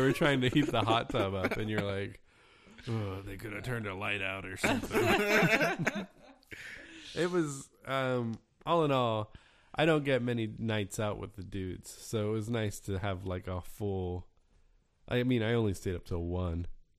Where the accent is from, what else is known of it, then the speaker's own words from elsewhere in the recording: Florida, United States; That's my home state.